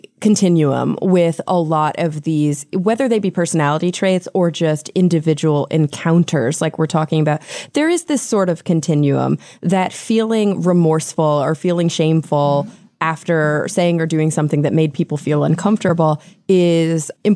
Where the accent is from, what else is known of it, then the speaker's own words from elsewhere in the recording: Texas, United States; moved away; I'm from Texas and was like, what is this white stuff on the ground?